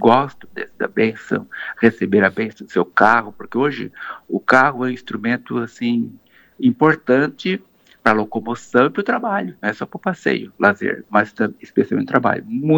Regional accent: São Ludgero, Santa Catarina, Brazil; Eu sou natural de São Lugero.

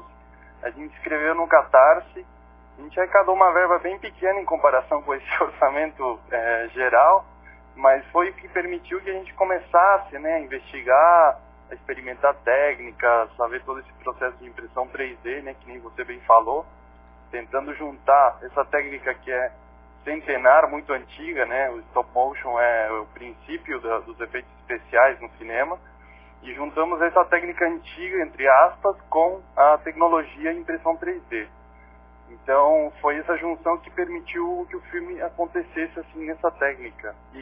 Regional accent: Montevideo, Uruguay; now in Florianópolis, Brazil; eu sou natural do Uruguai, de Montevideo, e faz mais de 17 anos que moro aqui em Florianópolis, né? Tenho dupla cidadania com mãe brasileira e pai uruguai.

